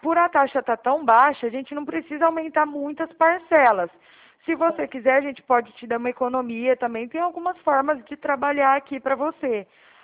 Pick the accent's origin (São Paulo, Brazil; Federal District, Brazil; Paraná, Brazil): São Paulo, Brazil; Araraquara; also born or lived in Minas Gerais; eu sou aqui de São Paulo também, eu sou aqui de Araraquara, São Paulo. Só que o meu DDD é 34, porque eu vim de Minas, sabe? E aí eu tô morando aqui agora